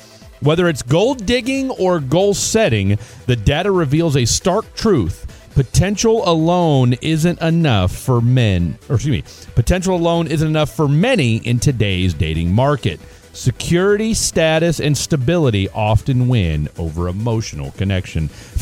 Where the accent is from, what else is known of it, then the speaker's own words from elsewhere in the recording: United States; I'm an American.